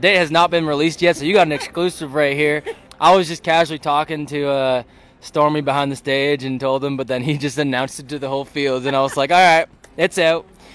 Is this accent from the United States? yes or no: no; Lucknow, Ontario, Canada; I got a show in basically my hometown next Friday, which is gonna be awesome. Lucknow Music in the Field, it's like in my backyard.